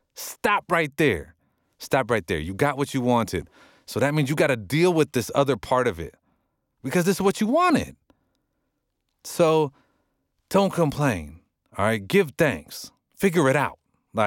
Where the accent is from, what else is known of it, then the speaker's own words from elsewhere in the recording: Los Angeles, California, United States; This was like the pinnacle of my dream, was to do radio in my hometown where my family could listen to me. So that was here in Los Angeles.